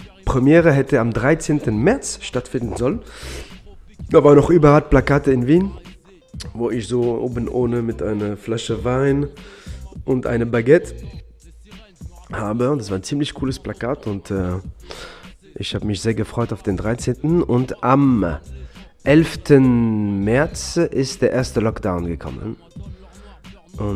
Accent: Germany; now in Austria; Ich bin in Deutschland aufgewachsen teilweise. Ich lebe jetzt in Österreich.

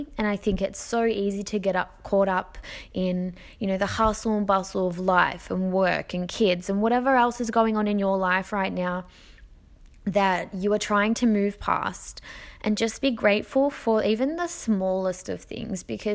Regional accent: Melbourne, Victoria, Australia; born there; So I was born in Melbourne, and we moved around quite a lot.

